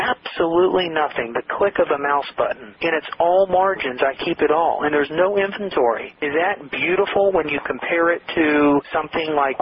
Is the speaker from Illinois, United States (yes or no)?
no; Atlanta, Georgia, United States; I grew up in Atlanta, Georgia, so Florida is a state right under Georgia.